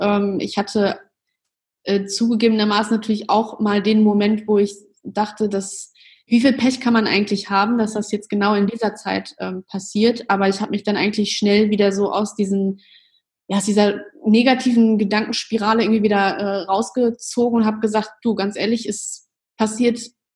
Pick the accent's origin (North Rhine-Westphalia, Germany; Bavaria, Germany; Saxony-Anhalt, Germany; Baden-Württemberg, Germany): North Rhine-Westphalia, Germany; Münster; Ich mag auch meine Heimatstadt da irgendwie total gerne. Also ich liebe halt zum Beispiel auch dieses einfache Fahrradfahren in Münster.